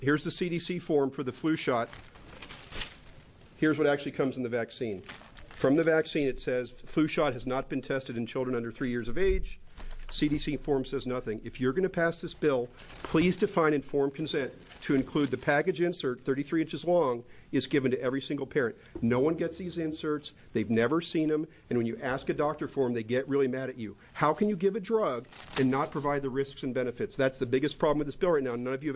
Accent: Portland, Oregon, United States; from Portland, Oregon.

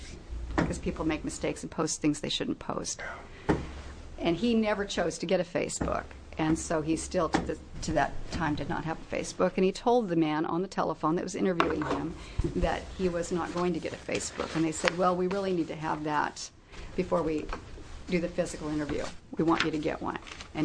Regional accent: Oregon, United States; For the record … I'm from Polk County, live in Dallas, Oregon.

